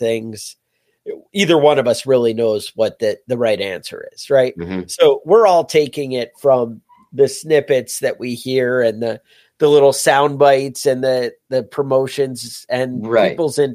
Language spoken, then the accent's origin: English; New York, United States